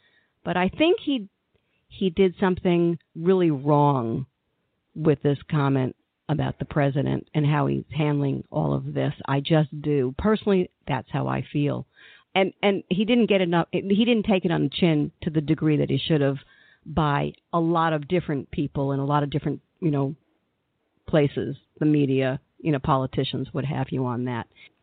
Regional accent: New York, United States; I grew up in New York and then moved to the South

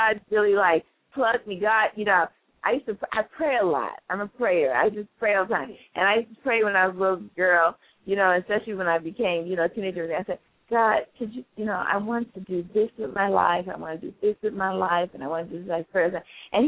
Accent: Brooklyn, New York, United States; I was from the Brownsville section of Brooklyn and in the Van Dyke Project, and we lived on the 10th floor.

